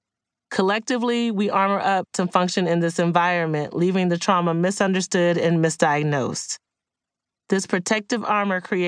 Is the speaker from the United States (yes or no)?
yes; Wichita Falls, Texas, United States; Growing up in Wichita Falls, Texas, where the KKK had held quarterly rallies and publicly burned crosses as a form of visual intimidation, I had learned to cope through silence.